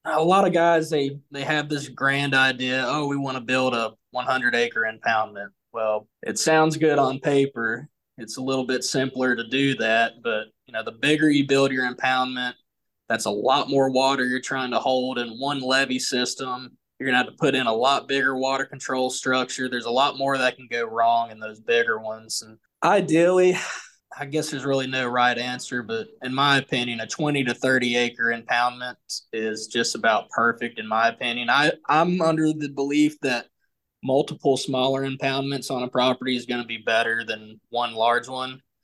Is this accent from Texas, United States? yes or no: no; South Carolina, United States; You know, I grew up in South Carolina in the upstate. It's not really a hot spot for ducks, but we have a farm right on the Broad River up in the mountains, right where North Carolina and South Carolina intersect.